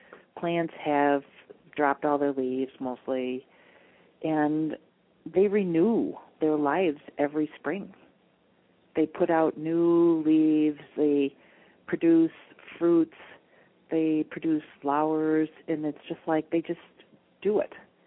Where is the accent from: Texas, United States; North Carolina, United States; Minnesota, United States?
Minnesota, United States; Like when I'm from Minnesota originally, and I would notice that the plants in the winter or the trees had on their winter coats.